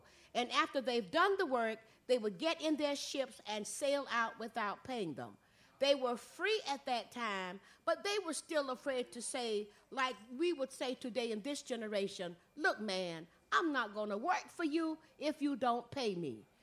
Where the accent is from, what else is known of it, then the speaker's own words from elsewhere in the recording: Georgia, United States; We're from Georgia, and the next state from Georgia coming south on 95 is what?